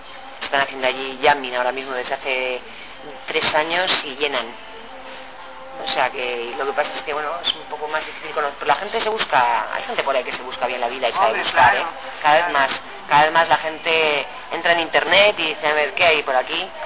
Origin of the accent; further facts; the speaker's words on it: Aragon, Spain; Yo nací en Aragón, soy del Alto Aragón